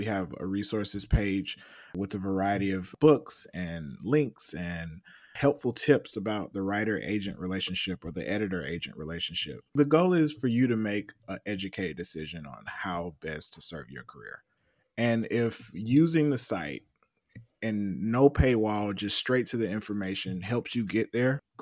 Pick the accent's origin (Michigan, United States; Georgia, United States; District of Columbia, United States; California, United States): Georgia, United States; Atlanta; I'm from Atlanta, Southwest Atlanta.